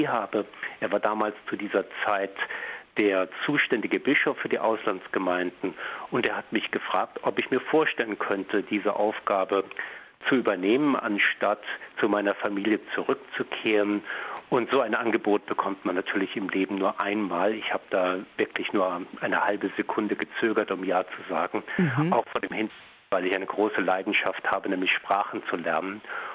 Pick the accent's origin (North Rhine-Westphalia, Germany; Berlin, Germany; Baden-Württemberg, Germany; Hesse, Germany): Baden-Württemberg, Germany; Mannheim; born there; Ich bin gebürtiger Mannheimer und als Mannheimer eigentlich ein Diözesanpriester von Freiburg im Breisgau.